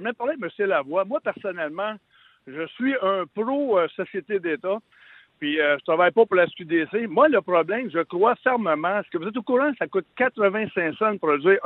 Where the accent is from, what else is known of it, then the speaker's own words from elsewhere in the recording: Quebec, Canada; Je suis un Québécois.